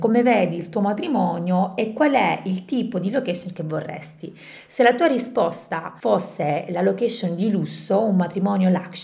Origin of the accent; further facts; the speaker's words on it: Sicily, Italy; come wedding planner siciliana lontana da casa sento tantissimo la nostalgia della mia terra